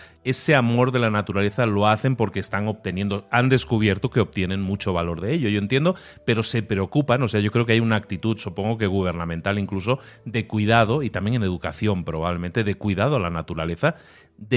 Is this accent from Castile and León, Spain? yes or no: no; Barcelona, Catalonia, Spain; yo que soy de Barcelona originalmente